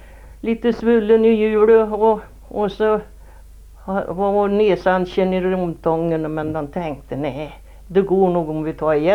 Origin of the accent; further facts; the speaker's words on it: Nörrombyn, Sweden; born there; Ja, och här Nörrombyn där jag är född